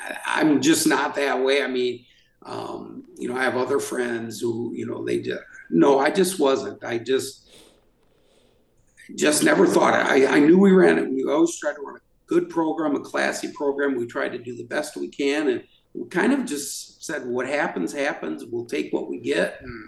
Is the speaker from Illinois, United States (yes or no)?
no; Waterloo, Wisconsin, United States; I'm originally from Waterloo.